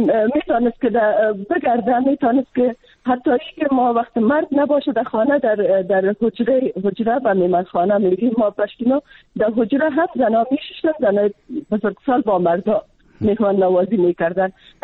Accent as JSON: {"language": "Persian", "country": "Afghanistan", "said": "من خودم از یک منطقه پشتون نشین افغانستان هستم. ما در قریه ما هیچ خانم روی پت نمیکرد، یک چادر سر میکرد و زمین میرفت کار میکرد."}